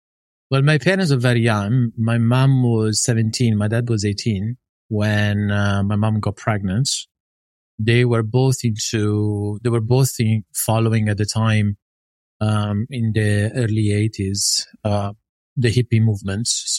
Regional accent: Italy; I was raised in Italy, from low-income family.

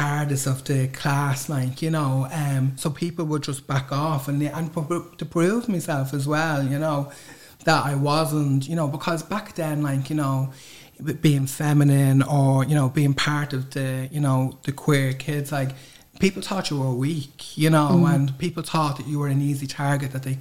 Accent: Crumlin, Leinster, Ireland; like growing up in Crumlin as well, like, you know, you kind of had to be hard

